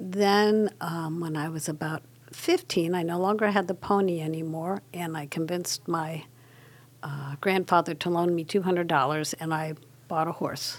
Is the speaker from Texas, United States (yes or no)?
no; Akron, Ohio, United States; I sure did. I grew up in the West Akron area.